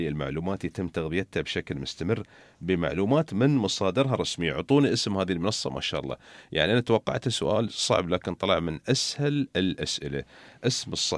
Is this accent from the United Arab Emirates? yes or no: yes; Dubai, United Arab Emirates